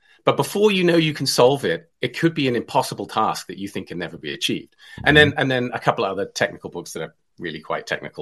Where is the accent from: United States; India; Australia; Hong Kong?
Hong Kong; So I have an accent and I grew up in Hong Kong in China.